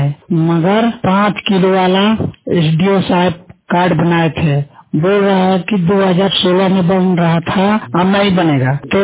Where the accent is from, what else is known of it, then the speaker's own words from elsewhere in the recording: Buxar, Bihar, India; बिहार के निवासी हूँ। मेरा जिला बक्सर, ग्राम पोस्ट अरौली, 100% ब्लाइंड हूँ।